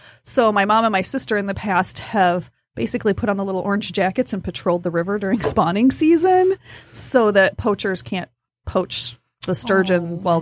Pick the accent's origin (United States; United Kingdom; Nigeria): United States; Black Lake, Michigan; But so I'm from Northern Michigan, and Black Lake, which is mm-hmm. where I'm from around.